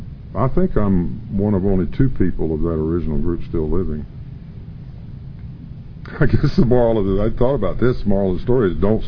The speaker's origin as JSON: {"language": "English", "region": "North Carolina", "country": "United States", "tie": "born or raised there", "said": "probably 45 or 50 years ago in my home state of North Carolina"}